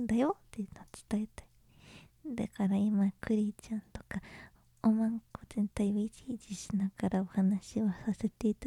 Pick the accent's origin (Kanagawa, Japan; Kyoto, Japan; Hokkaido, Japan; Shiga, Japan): Kanagawa, Japan; 私は神奈川県出身です。で、年は20代前半です。